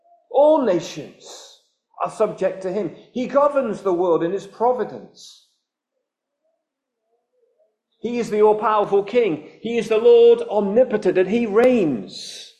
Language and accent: English; Derby, East Midlands, United Kingdom; born there; So I was born in Derby.